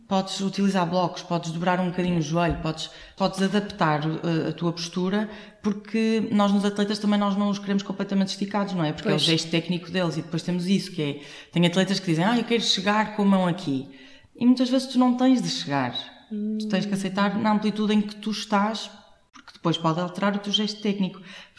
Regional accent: Porto, Norte, Portugal; Eu sou do Porto, eu tenho isto, sabes?

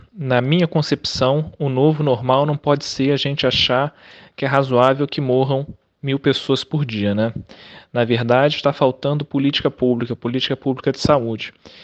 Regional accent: Rio de Janeiro, Brazil; Nós que somos do Rio de Janeiro, nós sabemos disso.

